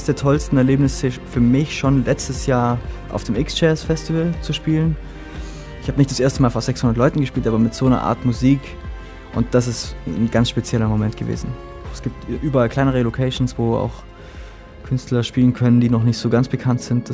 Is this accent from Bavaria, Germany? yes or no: yes; Bavaria, Germany; also born or lived in Munich; now in Berlin, Germany; Geboren und aufgewachsen im Allgäu, in der Nähe der Alpen. Und dann bin ich nach München, um da Jazzsaxophon zu studieren. Und dann so die Infrastruktur hier in Berlin war für mich am sinnvollsten. Deswegen bin ich auch hergekommen.